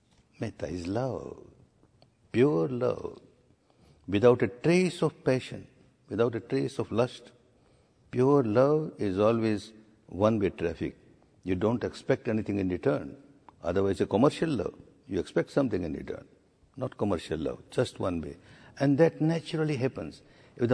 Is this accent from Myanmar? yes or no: yes; Myanmar; English is a second language; moved away as an adult; now in India; My third course or fourth course in India when I came from Burma